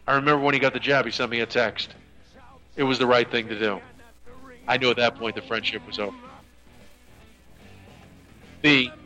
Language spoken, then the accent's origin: English; Connecticut, United States; The gentleman who was my friend here in Florida is from my home state of Connecticut